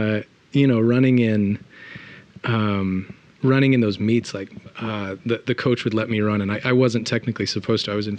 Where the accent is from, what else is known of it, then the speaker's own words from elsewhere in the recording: Oregon, United States; Like I was in Oregon at the time. And growing up in Oregon, you, at least rural Oregon, you become a football player or you become a rodeo cowboy.